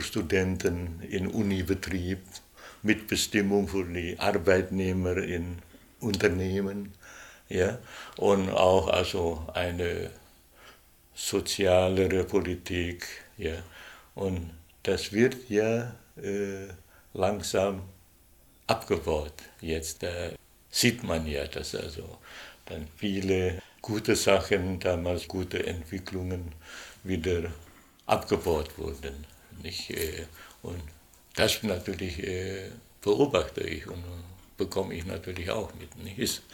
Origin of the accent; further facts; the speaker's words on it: Indonesia; moved away as an adult; Ich wurde in Indonesien geboren, ich habe meine Kindheit dort erlebt, das ist ja eine entscheidende Phase, bis ich erwachsen war.